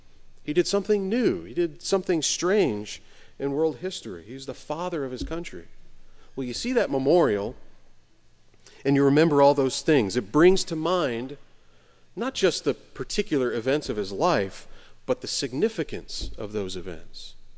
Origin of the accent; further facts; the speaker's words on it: St. Louis, Missouri, United States; I grew up in St. Louis, and I saw the Arch all the time.